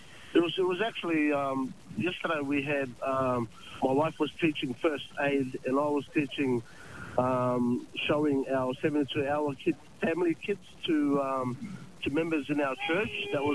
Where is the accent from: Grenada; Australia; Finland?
Australia; moved away as an adult; now in Ashburton, New Zealand; I came from Australia. I lived there most of my life